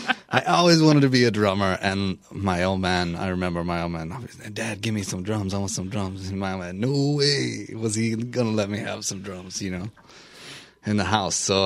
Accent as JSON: {"language": "English", "region": "Wyoming", "country": "United States", "tie": "born or raised there", "said": "I growing up in Wyoming and in the, you know, where we were in Wyoming, and it's kind of people here say the middle of nowhere."}